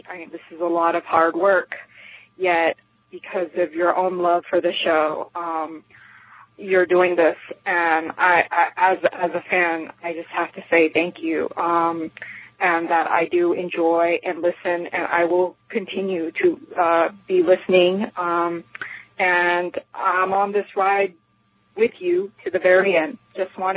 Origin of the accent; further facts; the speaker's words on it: California, United States; I'm from the San Francisco Bay Area in the state of California.